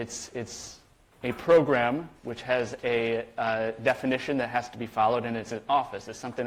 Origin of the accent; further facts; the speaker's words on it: Burlington, Vermont, United States; So to kick things off, I am from Burlington, Vermont.